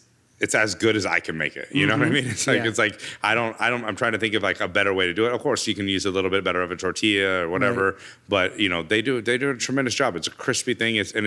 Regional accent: Grizzly Flat, California, United States; I grew up on Huggy Bear Lane uh-huh. in Grizzly Flat, California, which is about 30 minutes east of Placerville, California.

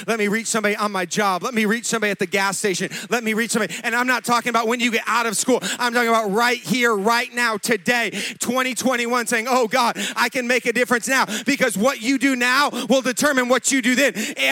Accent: Michigan, United States; also born or lived in Florida; Now, hold up. I'm from Michigan, yo. Okay? Any Michigan people up in here?

